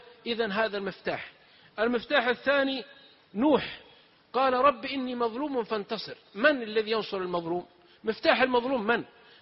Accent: south, Saudi Arabia; نكتة عندنا من السعودية من الجنوب، واحد من جماعتنا من قبيلتنا

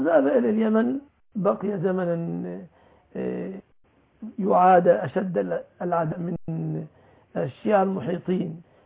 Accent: Egypt; يا أخي تعلمت أنا مصري

